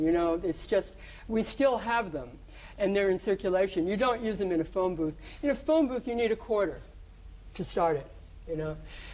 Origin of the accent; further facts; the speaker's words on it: New York City, New York, United States; I'm from New York City, and there are two subjects that are of great interest to New Yorkers.